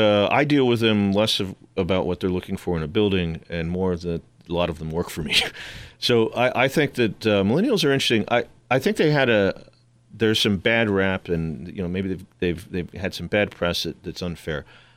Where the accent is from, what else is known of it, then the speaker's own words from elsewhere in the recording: New York City, New York, United States; As a New Yorker, though, it affects my life, right?